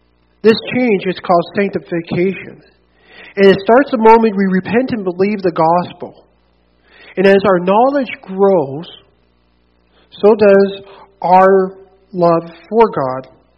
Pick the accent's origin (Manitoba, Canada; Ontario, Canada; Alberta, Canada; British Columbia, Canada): Manitoba, Canada; Swan River; at least out of the context which I come out of from Swan River. When I was in Swan River